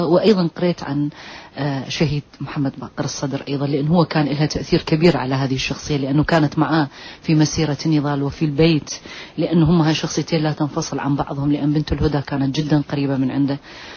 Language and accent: Arabic; Iraq; أنا كامرأة عراقية أتحدث ولست كفنانة